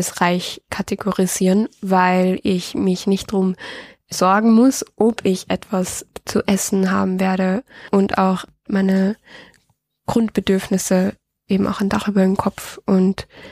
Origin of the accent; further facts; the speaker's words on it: Lower Austria, Austria; Ich bin 23 Jahre alt. Ich komme aus Wien-Umgebung und ich studiere gerade in Wien Lehramt für die Oberstufe Englisch und Spanisch. Mein Hintergrund ist, dass ich in Österreich aufgewachsen bin mit einem österreichischen Papa und meine Mama ist aus Peru.